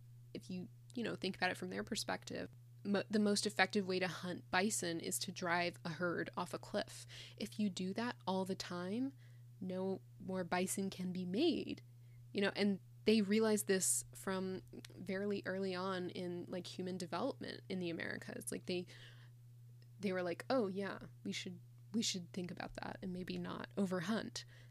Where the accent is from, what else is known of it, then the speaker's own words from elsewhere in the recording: Texas, United States; I grew up in Texas where they make us learn where the buffalo roam and the deer and the antelope play.